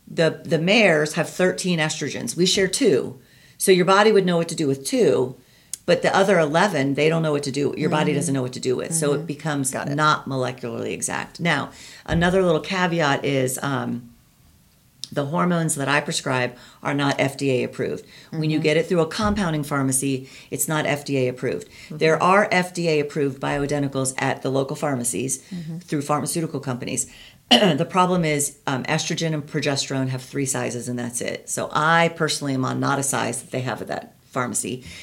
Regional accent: Florida, United States; And I'm from Florida. I've been here about a decade, but we have these there too.

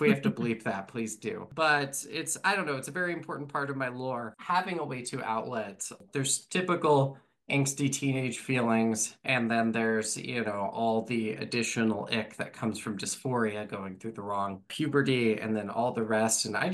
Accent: Salt Lake City, Utah, United States; Growing up in Utah, the Salt Lake City scene was very violent.

